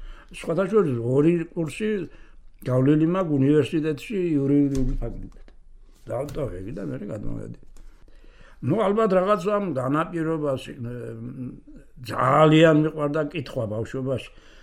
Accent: Ozurgeti, Guria, Georgia; დაბრუნდი ჩემ მშობლიურ გურული ვარ გაკანები.

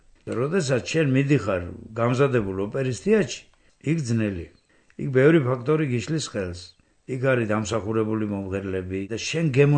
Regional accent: Batumi, Adjara, Georgia; წარმოშობით ოზურგეთელი, მაგრამ რო დავიბადე, იმას მერე საბავშვო ბაღიდან ბათუმში ვარ.

